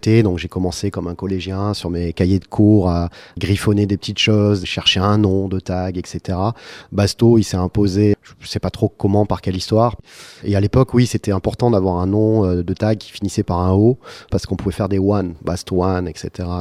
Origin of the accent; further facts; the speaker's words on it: Marseille, Provence-Alpes-Côte d'Azur, France; born there; j'ai 42 ans, je suis né en 1973 à Marseille